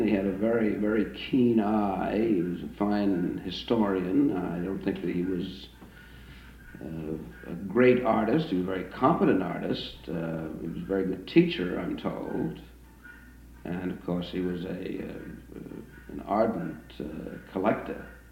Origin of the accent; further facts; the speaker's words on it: Brooklyn, New York, United States; Well, I was born in Brooklyn, New York, and we spent our winters there, and I went to school in New York, Brooklyn Friends School